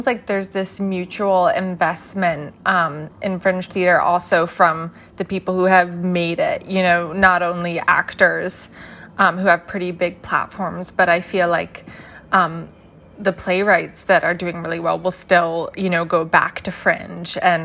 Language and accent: English; United States; just to give you context that I'm from the States